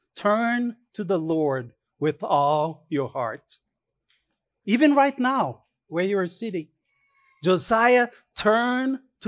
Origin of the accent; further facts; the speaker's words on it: Brazil; now in United States; You know, I'm Brazilian, but I am also American, right?